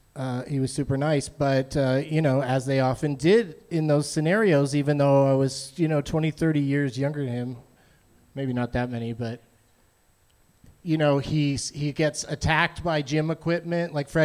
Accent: San Diego, California, United States; I grew up in San Diego, moved to L.A., out of junior college, and did like about a year or two of extra work

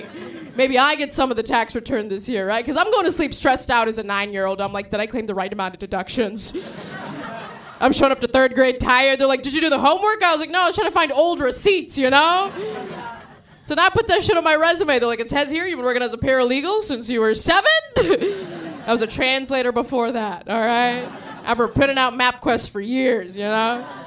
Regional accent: San Diego, California, United States; They grew up in Sri Lanka. I grew up in San Diego. I was around a lot of white people and Mexicans.

